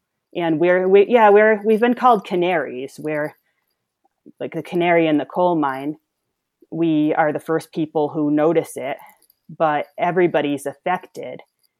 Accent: East Coast, United States; I'm from the East Coast next to New York City, where there's like a lot of cell towers went up in the 90s.

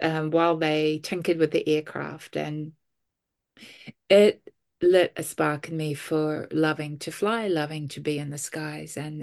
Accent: Auckland, New Zealand; I grew up in Auckland. So unlike many people who live in Auckland, I actually grew up here. For the last 15 years or so of my working life, I've spent a lot of time offshore, either virtually or traveling.

